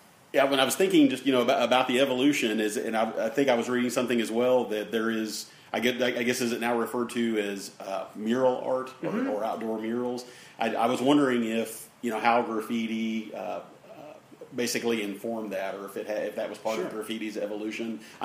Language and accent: English; Tulsa, Oklahoma, United States; And I'm from Tulsa originally